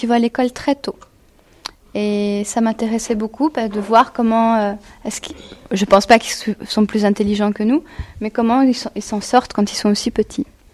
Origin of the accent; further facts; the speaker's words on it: France; Je suis française, mais j'aimais pas ma langue et j'avais beaucoup de difficultés.